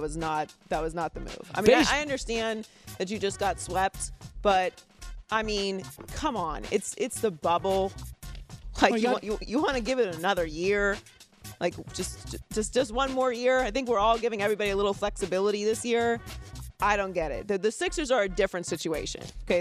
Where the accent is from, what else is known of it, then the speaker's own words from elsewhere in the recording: Pittsburgh, Pennsylvania, United States; And I'm from Pittsburgh.